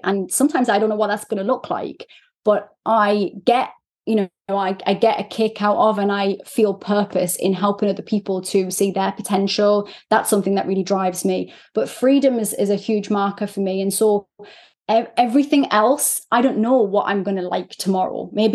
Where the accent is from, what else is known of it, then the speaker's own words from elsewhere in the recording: North East England, United Kingdom; I'm this Geordie, sweary, direct human being who calls out bullshit